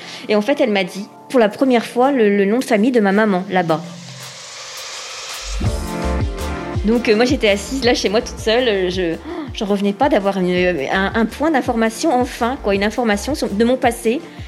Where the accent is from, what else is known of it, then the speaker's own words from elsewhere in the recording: Réunion, France; j'ai été adoptée, je viens de La Réunion